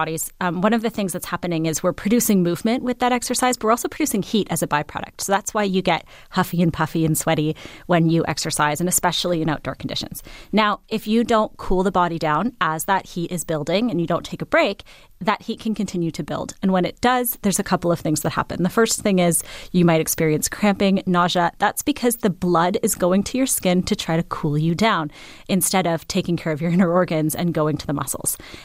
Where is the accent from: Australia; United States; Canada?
Canada; Ontario; So I grew up skiing in Eastern Ontario